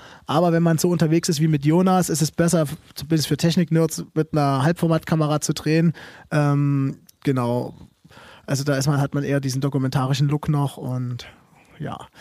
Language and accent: German; Saxony, Germany; Ich bin in Bergsteigerfamilie groß geworden, bin also in der sächsischen Schweiz mit quasi in der Bove groß geworden